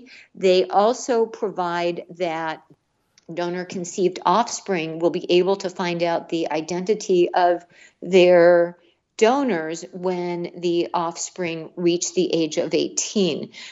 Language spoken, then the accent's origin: English; Missouri, United States; my home state of Missouri